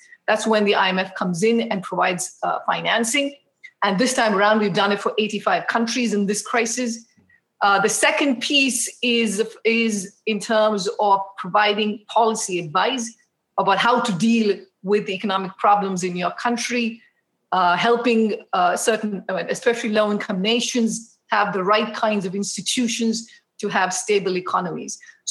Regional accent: India; growing up in India

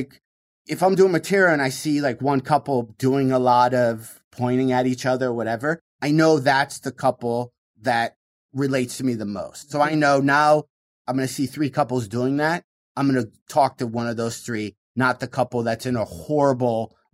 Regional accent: Michigan, United States; I would talk about, you know, growing up in Michigan, how we leave at 7 a.m. and it'd be 7 p.m.

